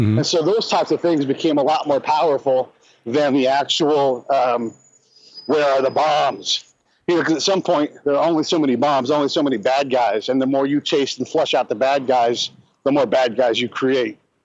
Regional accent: California, United States; So I grew up in California, no real military presence in my family.

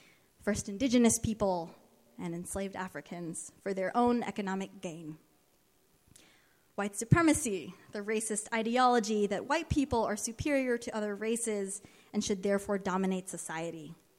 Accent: Dubai, United Arab Emirates; also born or lived in Philippines; now in United States; I'm Filipina. I grew up in Dubai in the Middle East and attended a small liberal arts school in St. Paul, Minnesota.

